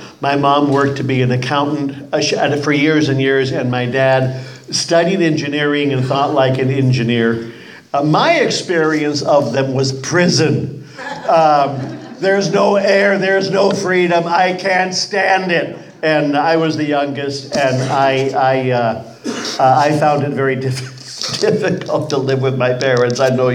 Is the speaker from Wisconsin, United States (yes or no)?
no; San Jose, California, United States; I grew up in San Jose, California. I remember orchards.